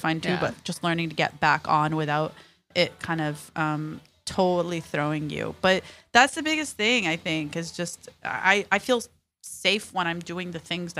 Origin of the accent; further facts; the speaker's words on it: Alabama, United States; and I grew up in Alabama.